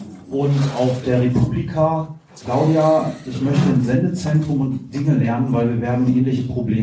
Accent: Paderborn, North Rhine-Westphalia, Germany; ich komme aus Paderborn.

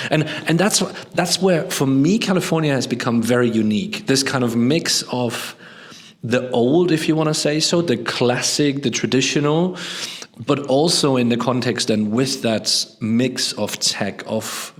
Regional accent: Germany; English is a second language; in my home country of Germany, and you know, I'm in the UK a lot as well

